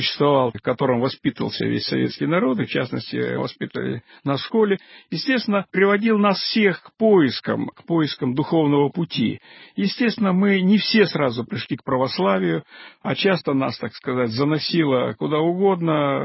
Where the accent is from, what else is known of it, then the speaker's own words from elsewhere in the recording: Kyrgyzstan; born there; moved away; я приехал в Москву, я родился в Киргизии, мой отец там выводил новую породу лошадей.